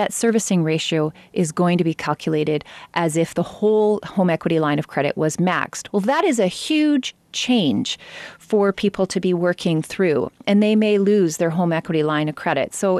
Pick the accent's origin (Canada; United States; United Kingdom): Canada; which could negatively affect us as Canadian consumers.